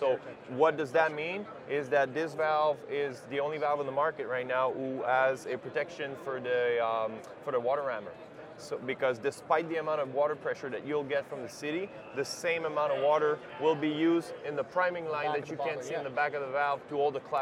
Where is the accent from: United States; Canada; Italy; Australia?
Canada; So in my case, I'm from Canada